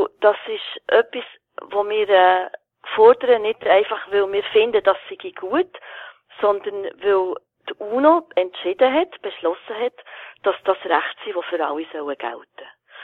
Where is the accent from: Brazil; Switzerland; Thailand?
Switzerland